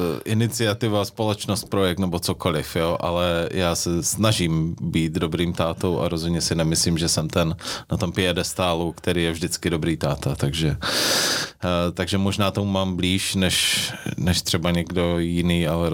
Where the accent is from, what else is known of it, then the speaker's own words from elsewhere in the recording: North Moravia, Czechia; jak se říká u nás na Severní Moravě